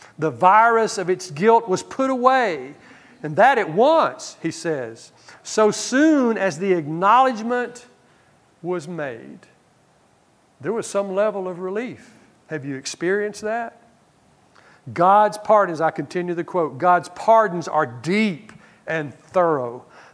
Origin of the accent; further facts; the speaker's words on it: Bible Belt, United States; I thought I grew up in the Bible Belt. Well, that's gone, okay?